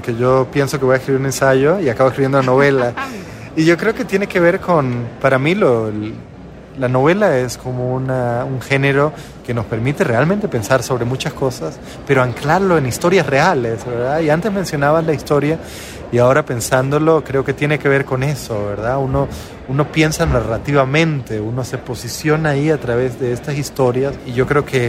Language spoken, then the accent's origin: Spanish; Costa Rica; Yo vengo de Costa Rica, un país que, en donde de alguna manera este discurso ecologista ha estado muy vinculado con el discurso turístico